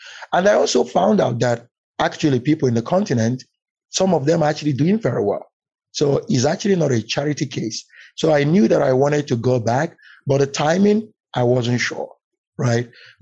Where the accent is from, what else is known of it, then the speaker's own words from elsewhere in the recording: Enugu State, Nigeria; I grew up in the southeastern part of Nigeria in a state called Enugu. I went to high school there before I transitioned to the US, where I completed my undergrad.